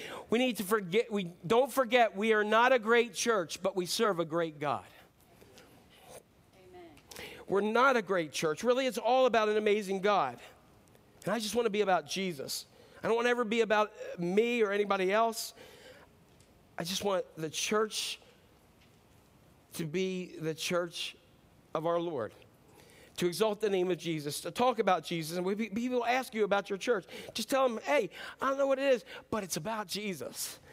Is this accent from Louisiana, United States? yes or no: no; Maryland, United States; also born or lived in Fredericksburg, Maryland; I want you to know … from Northeast Maryland. I was born in Fredericksburg, Maryland. I'm not super intelligent.